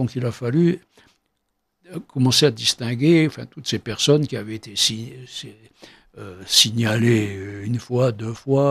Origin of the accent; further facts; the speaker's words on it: Maison Carrée, Algiers Province, Algeria; Moi, je suis de Maison Carrée.